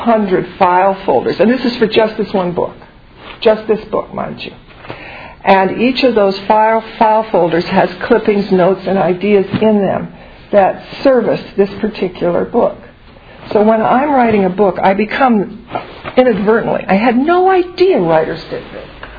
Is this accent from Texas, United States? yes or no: no; Iowa, United States; When I was growing up in Iowa, a little town in Iowa, I grew up in a household that revered books.